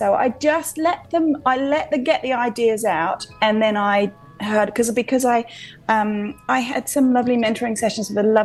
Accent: London, United Kingdom; I'm in London. Yes, I was very London's my hometown.

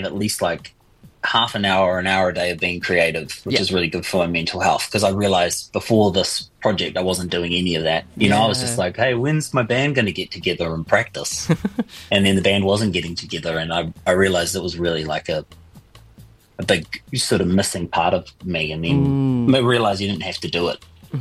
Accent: Dunedin, Otago, New Zealand; I'm from Dunedin, but my dad's from Glasgow. And so I'd spent a lot of time in Glasgow.

